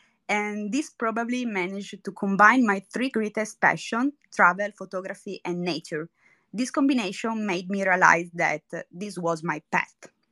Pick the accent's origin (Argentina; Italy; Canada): Italy; I'm 30 years old and I'm Italian.